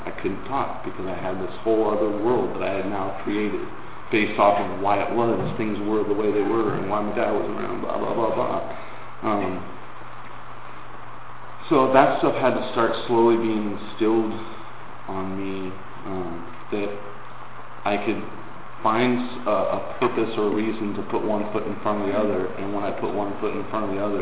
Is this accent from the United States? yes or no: yes; Sahuarita, Arizona, United States; Everybody says, where are you from? I said, oh, just a little bit south of Tucson. Because Saurita is hard to especially pronounce if you read it.